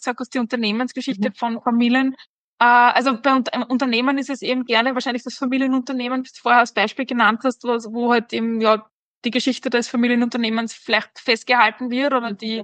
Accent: Nasswald, Lower Austria, Austria; bei uns in meiner Heimatgemeinde, wo ich herkomme, das ist Nasswald, ist ein berühmter Bergsteiger geboren, der Konrad Kain.

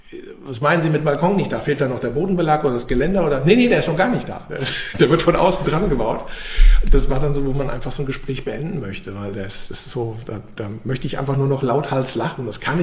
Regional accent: Wiesbaden, Hesse, Germany; ich bin aus Wiesbaden hier.

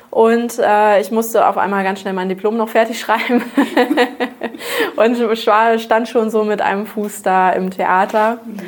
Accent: Brake, Lower Saxony, Germany; Ich komme aus der Wesermarsch. Ich komme aus Harriawurp bei Brake. Das ist ein kleines Dörfchen, gehört zur Stadt Brake.

